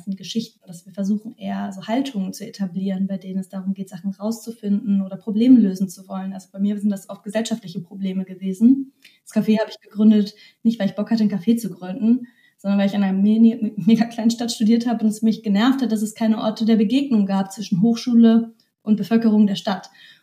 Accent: Tokyo, Japan; also born or lived in Hong Kong; Also ich bin im Ausland aufgewachsen, in Tokio und Hongkong.

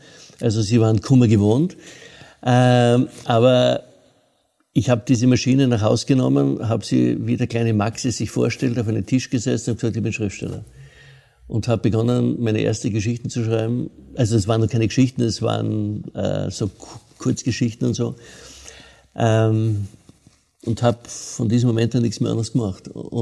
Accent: Graz, Styria, Austria; bin in Graz, ich habe in Graz gewohnt, also ich bin Grazer.

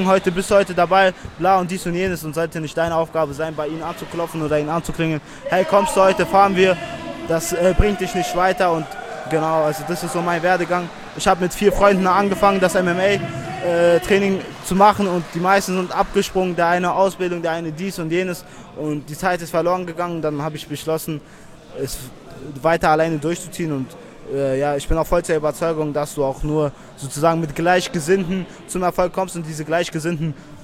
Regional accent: Dagestan, Russia; now in Germany; aber hauptsächlich war die Inspiration meine Heimat Dagestan. Da ist es Nationalsport, Volkssport und meine Eltern haben da auf jeden Fall viel Mühe reingegeben.

